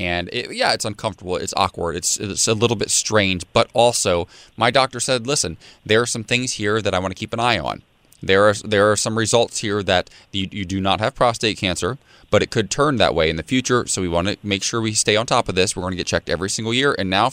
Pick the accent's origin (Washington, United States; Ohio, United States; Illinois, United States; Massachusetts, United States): Ohio, United States; He lives in my home state of Ohio.